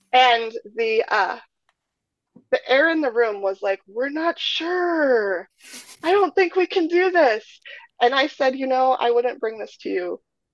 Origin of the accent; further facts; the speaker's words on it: Minnesota, United States; I'm originally from Minnesota and the pool was always cold.